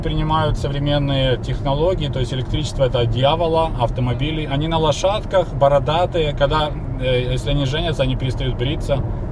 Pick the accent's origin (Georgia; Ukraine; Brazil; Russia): Ukraine; Chernihiv Oblast; now in United States; я вырос в деревне в Черниговской области на севере Украины, и там уже сосна, береза.